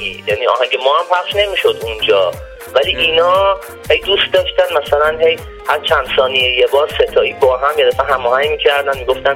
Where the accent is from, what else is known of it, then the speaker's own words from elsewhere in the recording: Tehran, Tehran Province, Iran; تهران. تهران.